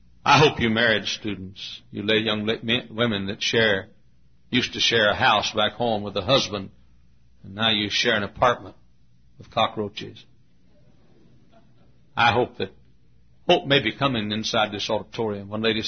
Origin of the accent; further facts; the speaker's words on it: the South, United States; now in Indiana, United States; And I said, not me, buddy. I'm a Southerner.